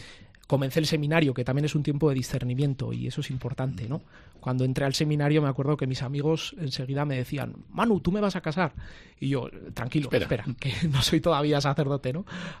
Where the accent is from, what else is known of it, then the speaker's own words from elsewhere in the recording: Tafalla, Navarre, Spain; Bueno, pues soy de Tafalla. Tengo 30 años